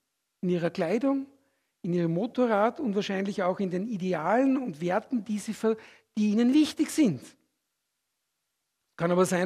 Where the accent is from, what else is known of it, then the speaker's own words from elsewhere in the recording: Switzerland; Das drücke ich mit dieser Aussage aus, ich bin Schweizer.